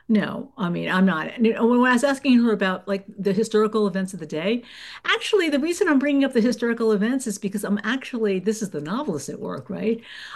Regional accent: United States; I grew up in America.

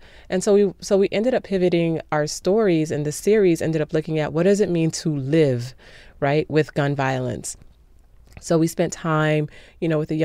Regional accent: Miami, Florida, United States; I was born and raised here in Miami.

